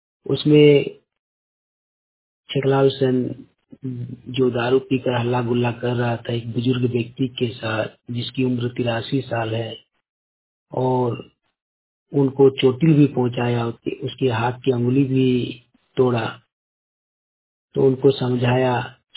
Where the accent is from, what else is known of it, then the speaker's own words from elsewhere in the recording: Jharkhand, India; सरन कसमार पंचायत से हूँ, जिला बोकारो राज्य झारखंड का रहने वाला हूँ।